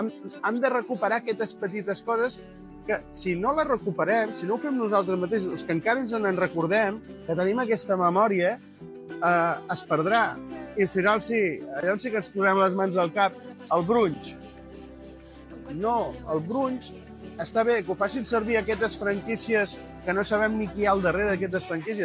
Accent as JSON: {"language": "Catalan", "town": "Reus", "region": "Catalonia", "country": "Spain", "said": "I fot-li que som de Reus."}